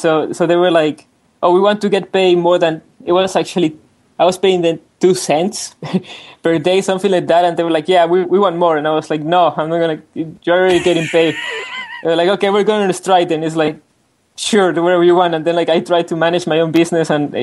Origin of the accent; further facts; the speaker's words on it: Mexico City, Mexico; So I'm from Mexico City, by the way.